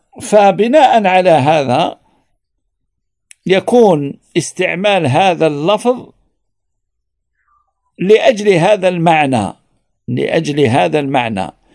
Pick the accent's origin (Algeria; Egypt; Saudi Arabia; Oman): Algeria; وهذا خاصة في الغرب، في الغرب الجزائري عندنا يا حوجي.